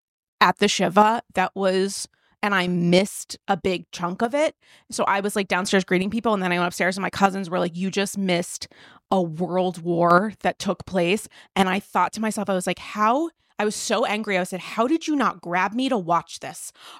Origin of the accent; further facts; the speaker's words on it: New York City, New York, United States; I'm from New York City. Like, when am I going to be here again?